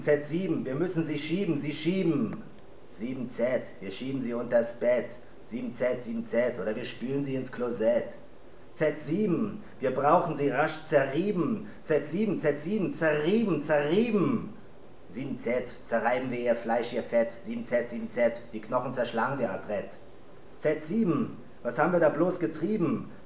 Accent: Kiel, Schleswig-Holstein, Germany; Also ich komme aus Kiel, deswegen.

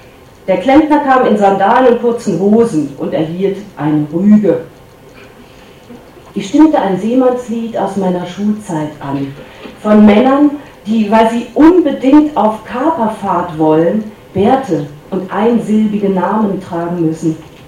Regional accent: Lower Saxony, Germany; born there; Ich bin in Niedersachsen geboren, das Sie vielleicht nicht kennen, aber Sie ahnen, dass es dort nicht bergig ist, sondern bestenfalls hügelig.

